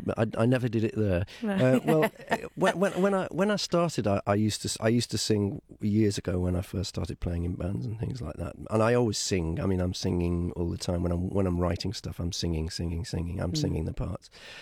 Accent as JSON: {"language": "English", "town": "Liverpool", "region": "North West England", "country": "United Kingdom", "tie": "born or raised there", "said": "I grew up with, I mean, God, I grew up in Liverpool."}